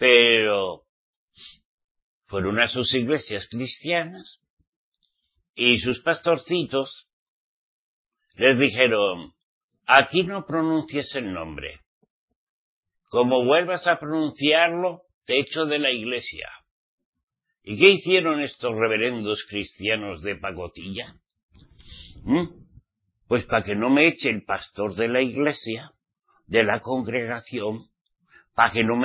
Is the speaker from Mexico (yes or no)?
no; Spain; yo como español, bueno, que nací en España. Mi papá y mi mamá me trajeron en España.